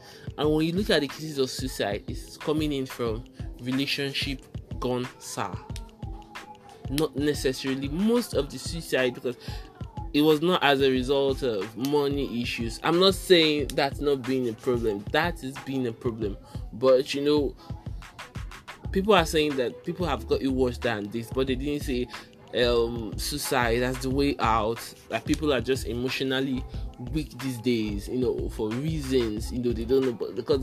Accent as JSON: {"language": "English", "country": "Nigeria", "said": "that's one of the perks, disadvantages of being a Nigerian and living in Nigeria."}